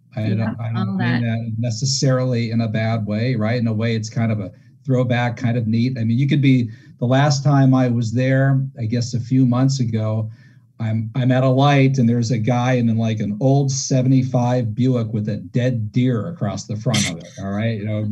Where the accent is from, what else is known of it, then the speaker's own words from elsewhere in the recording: Pennsylvania, United States; I'm actually from Western PA, so.